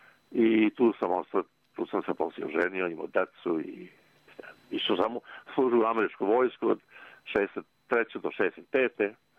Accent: Montenegro; now in Belgrade, Serbia; smo otišli kod moje majke, sestre, ona je bila živjela u Beogradu i mi smo tu ostali. Pobjegli smo iz Crne Gore jer tamo su nas svi znali.

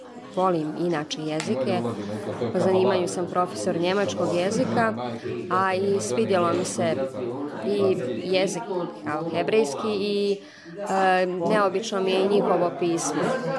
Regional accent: Srbac, Republika Srpska, Bosnia & Herzegovina; dolazim iz Srpca.

